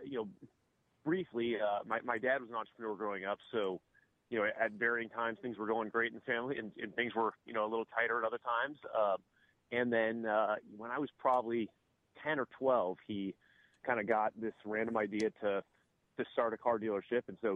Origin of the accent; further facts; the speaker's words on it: Phoenix, Arizona, United States; also born or lived in Tucson; I did. I grew up in Phoenix, Arizona. I was born in Tucson, and then when I was about 5 years old, moved to Phoenix and lived in Phoenix until I left for college.